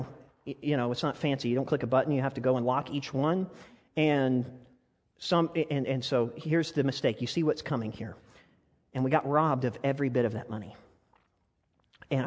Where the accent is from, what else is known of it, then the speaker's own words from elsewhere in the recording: Ozark, Missouri, United States; I grew up in Ozark.